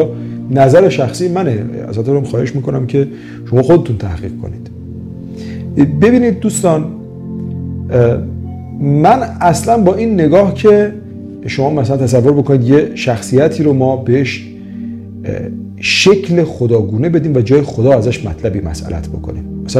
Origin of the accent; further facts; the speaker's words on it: Iran; ما ایرانی هستیم و در نهایت انسانیم